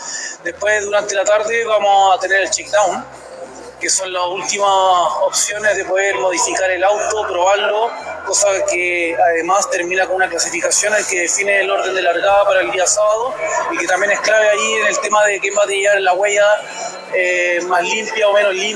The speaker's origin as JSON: {"language": "Spanish", "town": "Viña del Mar", "region": "Valparaíso", "country": "Chile", "said": "buscando ese ripio que nosotros nos cuesta encontrar porque somos de Viña del Mar."}